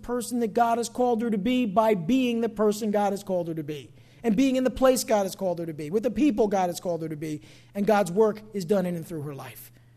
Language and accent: English; New Jersey, United States; Now, I'm from New Jersey, so this is what we did.